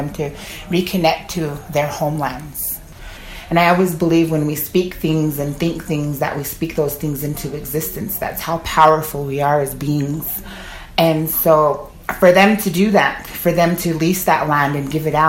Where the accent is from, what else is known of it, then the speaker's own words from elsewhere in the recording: Wind River Reservation, Wyoming, United States; I am from the Wind River Reservation.